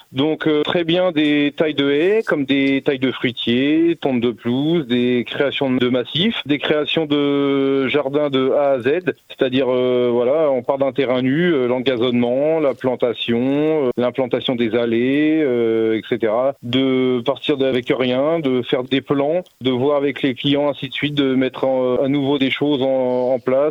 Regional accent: Coulimières, France; now in Saint-Ouen-de-Mimbré, France; j'ai 30 ans, je viens de Coulimières dans le Perche, j'habite maintenant Saint-Ouen-de-Mimbré à côté de Fresnay

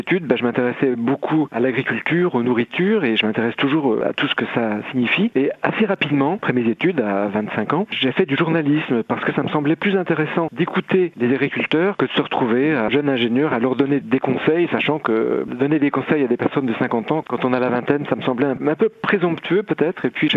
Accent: Mayenne, Pays de la Loire, France; born there; je suis né à Mayenne

